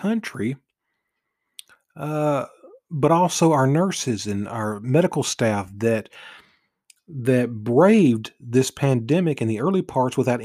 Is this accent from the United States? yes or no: yes; United States; You see, here's the beauty of being an American.